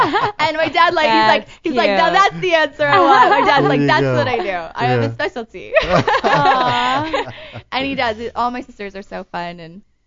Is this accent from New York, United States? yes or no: no; St. Louis, Missouri, United States; I'm going back home to St. Louis.